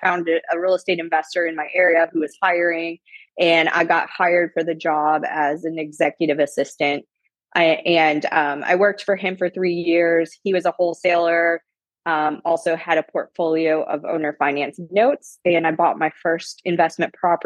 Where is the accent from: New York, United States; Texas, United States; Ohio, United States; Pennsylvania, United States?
Ohio, United States; Toledo; So my story, I grew up in Northwest Ohio. I'm from Toledo, Ohio. And when I was growing up, you know, the economy was sort of depressed in that area.